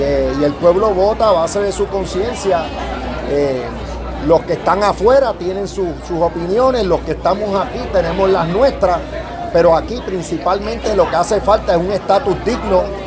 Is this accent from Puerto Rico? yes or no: yes; Puerto Rico; Le conviene que sigamos siendo puertorriqueños, que sigamos defendiendo nuestra identidad, nuestra cultura, nuestro idioma